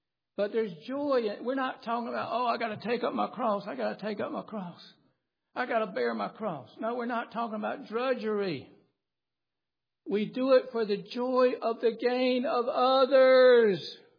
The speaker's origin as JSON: {"language": "English", "town": "Phenix City", "region": "Alabama", "country": "United States", "tie": "born or raised there", "said": "when I grew up in Phoenix City, Alabama, there was a Golden Rule Cafe."}